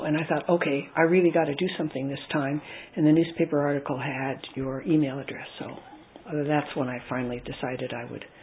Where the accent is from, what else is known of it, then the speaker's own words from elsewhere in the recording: Sacramento, California, United States; born there; And so I was born in Sacramento, but I like to say I was born here.